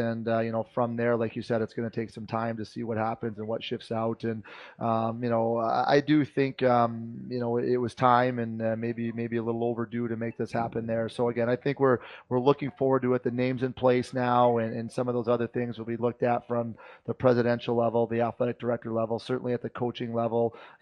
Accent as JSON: {"language": "English", "region": "Michigan", "country": "United States", "tie": "born or raised there", "said": "I grew up in Michigan. So, you know, I have many years as a young kid going down to Joe Louis"}